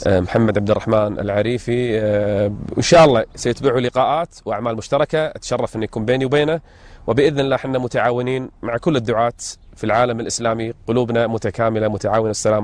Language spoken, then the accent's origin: Arabic; Kuwait; سمعناها وانتشرت عندنا بالكويت